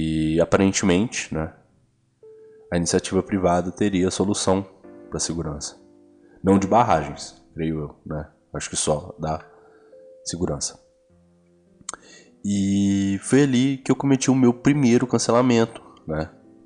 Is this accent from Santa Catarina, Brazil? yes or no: yes; Florianópolis, Santa Catarina, Brazil; born there; Tudo se inicia lá em Florianópolis, Floripa, onde eu nasci em 1989.